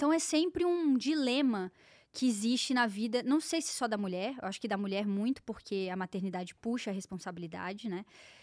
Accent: Brasília, Federal District, Brazil; eu sou de Brasília

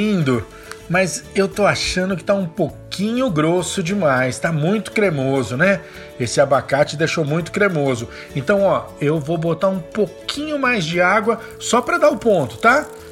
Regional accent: São Paulo, Brazil; eu sou paulistano

